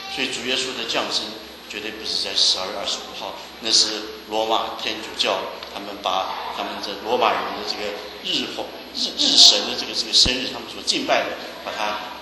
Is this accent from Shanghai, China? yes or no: yes; Shanghai, China; 我是上海人。